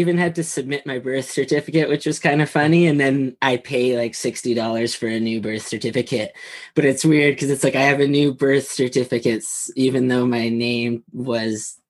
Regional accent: Red Deer, Alberta, Canada; born there; also born or lived in Vancouver / Niagara Falls; now in Calgary, Canada; I was born in Red Deer, Alberta, between Calgary and Edmonton. I'm currently in Calgary right now. Okay. And I spent some time in Vancouver as well. So I'm a West Coast guy, but I also lived in Niagara Falls.

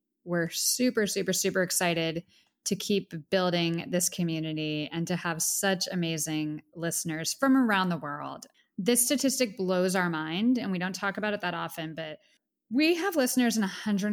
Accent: Pittsburgh, Pennsylvania, United States; Pittsburgh, PA, my hometown, huge shout out.

